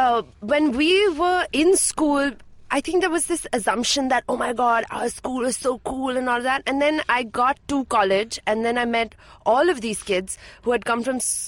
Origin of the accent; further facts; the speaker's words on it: Bandra, Maharashtra, India; I grew up in Bandra.